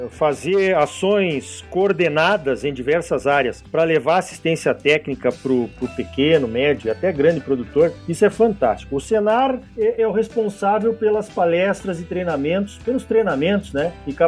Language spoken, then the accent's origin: Portuguese; Tangará da Serra, Mato Grosso, Brazil; Lá na minha cidade, em Tangará da Serra, começou um projeto